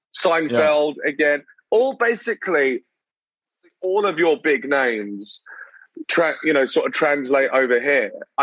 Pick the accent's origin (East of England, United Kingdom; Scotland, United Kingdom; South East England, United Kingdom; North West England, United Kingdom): South East England, United Kingdom; Brighton; also born or lived in London; I grew up, well, so I'm born in London, but then I moved to a small town. It's not that small, but a smaller town on the south coast called Brighton